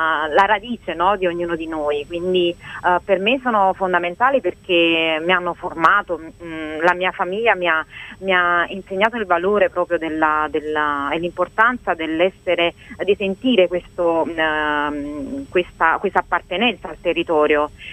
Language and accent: Italian; Basilicata, Italy; Io ovviamente per metà sono lucana, per metà sono partenopea, perché mia madre è di Napoli